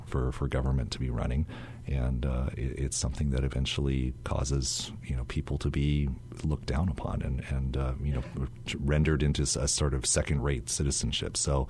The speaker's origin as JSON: {"language": "English", "country": "United States", "said": "many people who are minorities, of which I myself am included, I'm Chinese American."}